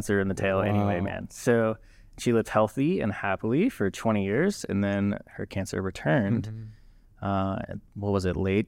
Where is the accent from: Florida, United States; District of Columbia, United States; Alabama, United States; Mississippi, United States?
Alabama, United States; Tuscaloosa; So I'm originally from Tuscaloosa, okay, man. But it was a little conflicting. I wasn't the Roll Tide type.